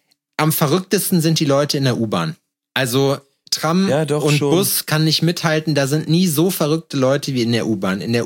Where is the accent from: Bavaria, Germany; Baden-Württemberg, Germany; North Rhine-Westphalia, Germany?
North Rhine-Westphalia, Germany; Schalksmühle; Wir haben einen Zug gehabt bei uns in Schalksmühle, der immer die Stunde gefahren ist.